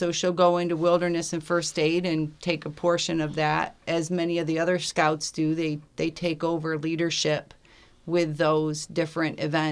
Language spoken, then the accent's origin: English; Adrian, Michigan, United States; We are from Adrian, and we do commute out there to Tecumseh, so not hugely familiar with the area, but we do the commute.